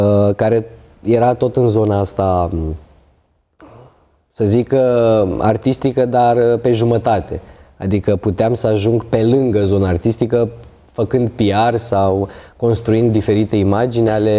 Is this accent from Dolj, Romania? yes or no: yes; Craiova, Dolj, Romania; Am intrat într-o trupă de street dance din orașul meu natal, din Craiova.